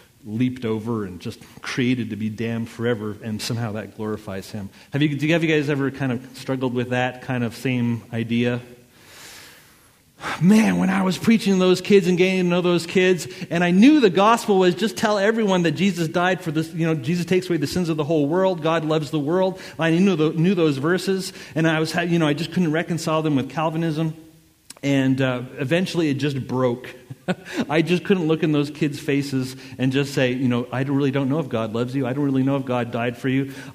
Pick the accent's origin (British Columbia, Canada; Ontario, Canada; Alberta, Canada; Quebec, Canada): Quebec, Canada; Montreal; So I'm from Montreal, Canada.